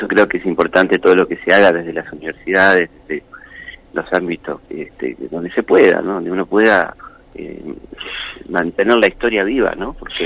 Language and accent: Spanish; Argentina; es muy doloroso como argentinos que se nos haya impuesto que no hay que celebrar el bicentenario